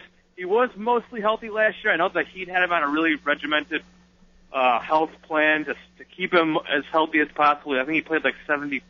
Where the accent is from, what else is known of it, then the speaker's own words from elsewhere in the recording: Chicago, Illinois, United States; I was growing up in Chicago, and what he did before all the injuries, he was obviously great